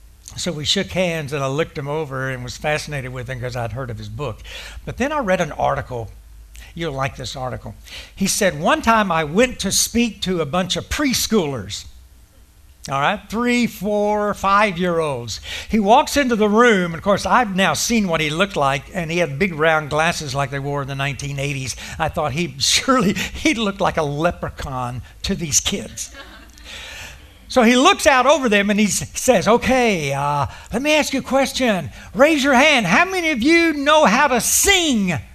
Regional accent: Mandeville, Louisiana, United States; but I'm from Mandeville, and so I'd met Marvin over at the Mandeville Wednesday night branch

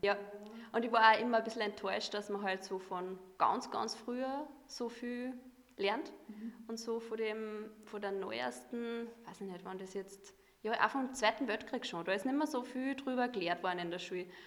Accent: Molln, Upper Austria, Austria; born there; now in Kirchdorf, Austria; Ich werde in 2 Wochen 25 Jahre alt, also ich bin schon ein bisschen öder. Und ich bin gebürtige Mulnerin. Bin aber vor einer Woche nach Kirchdorf gezogen.

